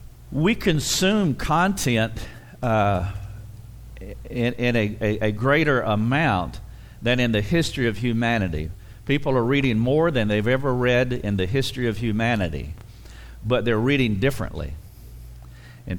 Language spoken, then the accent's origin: English; the South, United States; And because I'm from the South, I talk real slow.